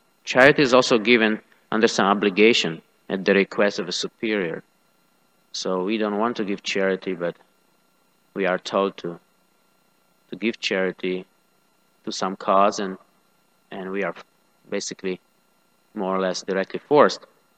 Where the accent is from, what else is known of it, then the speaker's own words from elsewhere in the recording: Poland; I grew up in Poland